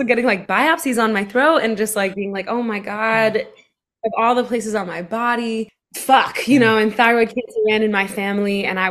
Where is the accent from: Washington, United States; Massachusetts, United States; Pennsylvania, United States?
Washington, United States; Seattle; also born or lived in Missoula, Montana; I grew up in Seattle. Well, I kind of grew up all over. That's a longer winded question. But Seattle was home for the longest.